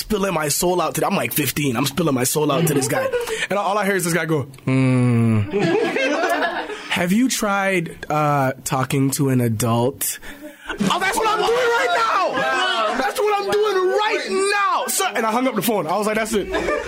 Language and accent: English; Nigeria; So I'm from Nigeria. Teachers used to hit us at school.